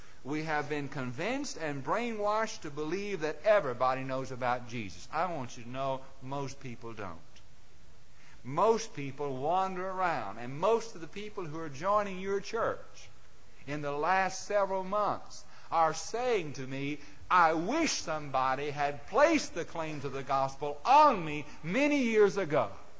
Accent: Mid-South, United States; And it always disturbed me as I grew up in the Mid-South

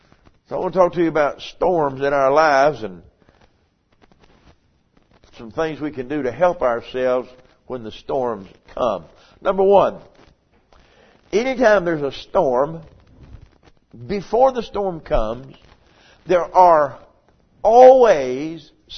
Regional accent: United States; I was born and raised over here on the Catawba River. We had a couple of houseboats growing up

